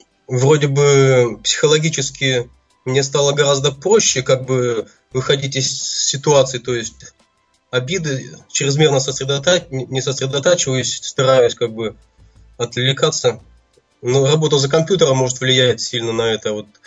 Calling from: Krasnoyarsk, Krasnoyarsk Krai, Russia; Из Красноярска.

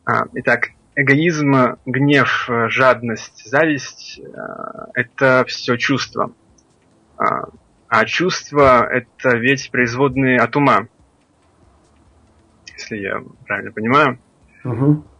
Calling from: Paris, Île-de-France, France; я из Парижа.

